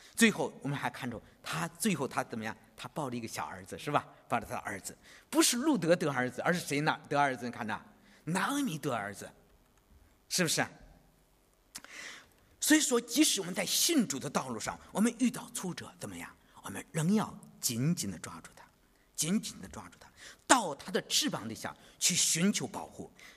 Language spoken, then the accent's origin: Chinese; China; 我们中国人都知道婆媳关系很难处理啊